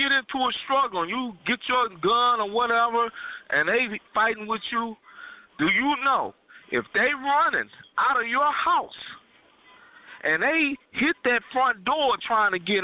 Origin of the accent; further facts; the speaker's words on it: the South, United States; nobody know what was really said, but I can imagine, because I'm from the South. I've lived where they had signs that say when the sun go down, nigger be out of town.